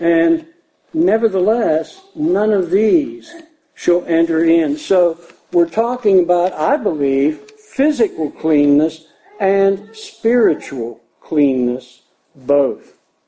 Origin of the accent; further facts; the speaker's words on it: Pittsburgh, Pennsylvania, United States; I grew up in the Pittsburgh area in Pennsylvania, and I could tell you stories about the dirt and stuff from Pittsburgh.